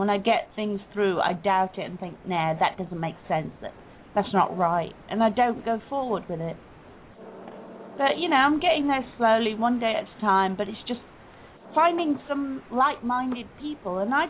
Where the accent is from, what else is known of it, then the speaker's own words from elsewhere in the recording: India; I mean, my mum was a very religious lady. I'm Indian, so my mother was very religious.